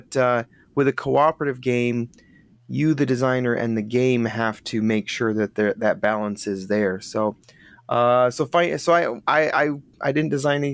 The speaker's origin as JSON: {"language": "English", "region": "Michigan", "country": "United States", "said": "which is a unpublished board game convention here in Michigan. We're both from Michigan, which has been really great."}